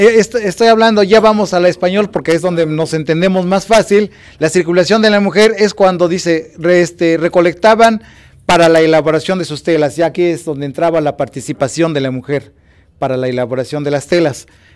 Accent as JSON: {"language": "Spanish", "town": "Coahuila", "country": "Mexico", "said": "Me cuentan mis abuelos, porque yo soy de Coahuila, me cuentan mis abuelos que en el cómo nació Coahuila"}